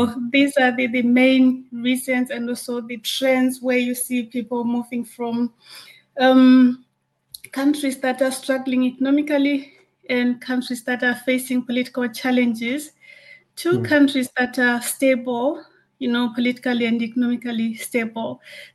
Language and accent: English; Zimbabwe; I come from Zimbabwe and people don't even think about Zimbabwe hosting migrants.